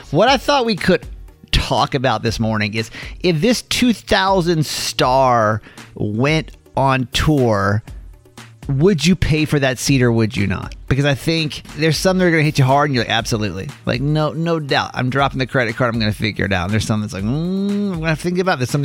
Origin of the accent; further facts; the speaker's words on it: Atlanta, Georgia, United States; Like, I'm from Atlanta originally.